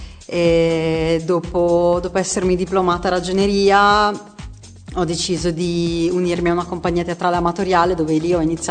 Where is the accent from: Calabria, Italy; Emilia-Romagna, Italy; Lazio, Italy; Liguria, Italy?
Emilia-Romagna, Italy; Ravenna; perché io sono originaria di Ravenna.